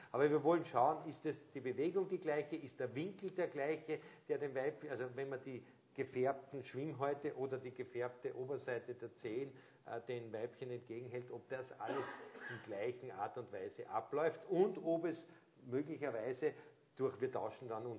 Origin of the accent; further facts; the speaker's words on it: Zell am See, Salzburg, Austria; ich bin Pinzgauer, ich stamme aus Zell am See, im Salzburgischen